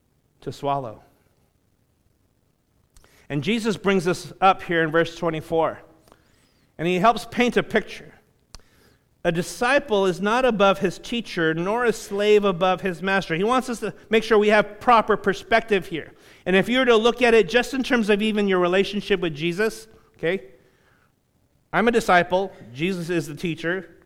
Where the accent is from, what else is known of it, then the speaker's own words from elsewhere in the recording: Los Angeles, California, United States; And I was born in South Central LA, so what's up?